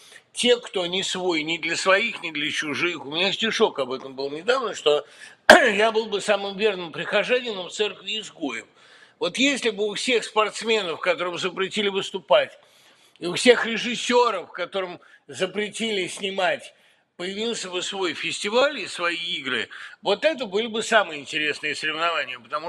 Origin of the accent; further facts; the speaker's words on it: Russia; moved away as an adult; ну ведь я уехал из России, потому что мне в России стало негде работать, не на что стало жить.